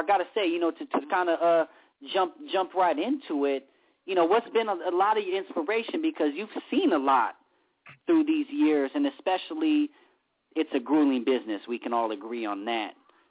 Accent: Los Angeles, California, United States; I'm born and raised in Los Angeles or Southern California

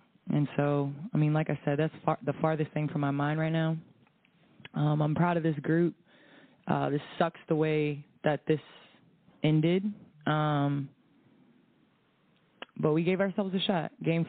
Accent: Chicago, Illinois, United States; And, you know, Chicago always holds a special place in my heart, you know. Being a Chicagoan is special. Being from here is special.

